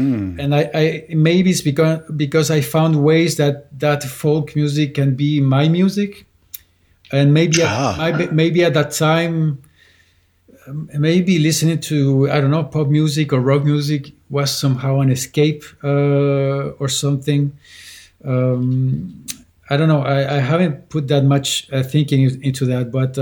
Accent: Santiago, Santiago Metropolitan Region, Chile; in Chile, when you're from the capital, I'm from Santiago, and it's a big city, and it was like, you know, it's like a 7 or 8 million people, and it's very chaotic.

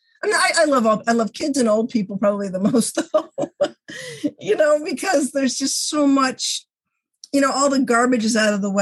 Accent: Albany, New York, United States; I live in Colony. I'm from Albany, five generations. I can't seem to get out of that.

